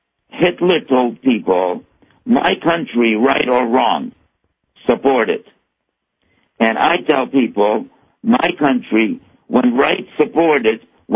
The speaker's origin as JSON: {"language": "English", "town": "Haifa", "region": "Haifa District", "country": "Israel", "said": "for me, having been from the land, and not necessarily from Gaza, I'm from Haifa"}